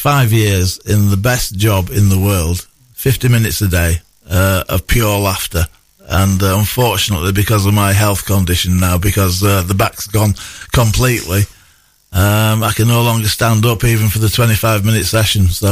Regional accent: Bradford, Yorkshire and the Humber, United Kingdom; Yeah, I moved down here from Yorkshire. And I got a job as sports editor at the Advertiser.

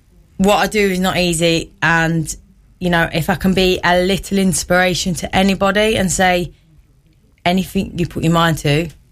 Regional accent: Boston, East Midlands, United Kingdom; moved away as an adult; now in Newark, United Kingdom; No, I'm originally from Boston. Boston, born and bred. I moved to Newark 5 years ago

